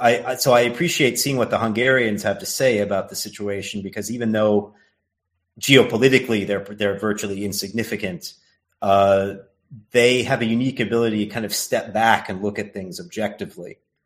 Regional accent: United States; I mean, I'm American myself, so I I know Americans always want to see themselves as the supreme power

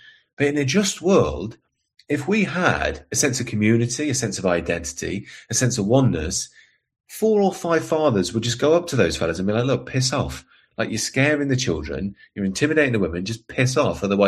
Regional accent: Leicester, East Midlands, United Kingdom; And again, I grew up in Leicester

